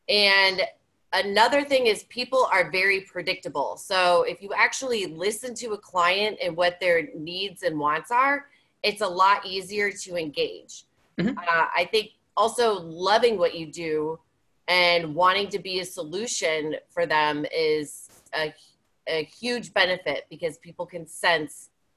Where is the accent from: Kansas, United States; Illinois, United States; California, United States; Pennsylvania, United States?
Illinois, United States; Chicago; I'm from Chicago, so.